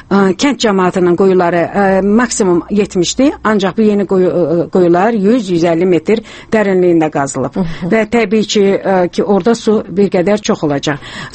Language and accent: Azerbaijani; Shaki, Azerbaijan; Çünki o zona mən Şəkidənəm və bilirəm o torpağın müəyyən bir hissəsi çınqıllıqdır